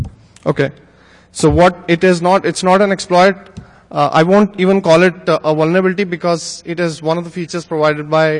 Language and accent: English; India; So a little bit about me. I'm from India.